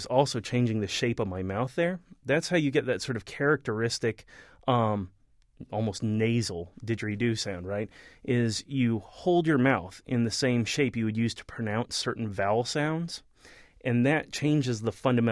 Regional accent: New Mexico, United States; I'm from New Mexico originally, so these things grow all over where I come from.

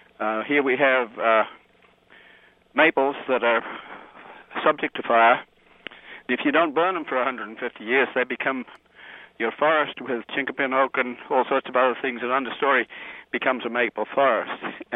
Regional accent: Australia; I grew up in Australia, adjacent to a large mountain that was regularly on fire.

